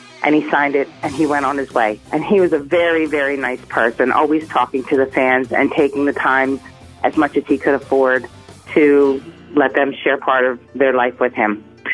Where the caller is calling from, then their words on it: Shillington, Pennsylvania, United States; I'm calling from Shillington, Pennsylvania.